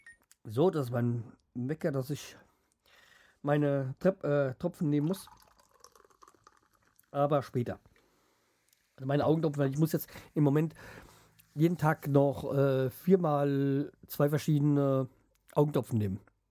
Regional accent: Hanau, Hesse, Germany; Also, ich komme ja hier aus Apfelweinstadt, also Hanau, also beziehungsweise die Altstadt in Steinheim, ist ein Stadtteil von Hanau.

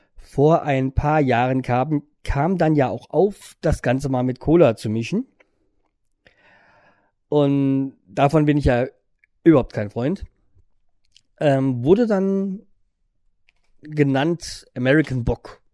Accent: Hanau, Hesse, Germany; da ich aus Hanau komme und in Hanau-Steinheim das Bundes-Appleboy-Fest ist, wächst man ja schon quasi damit auf.

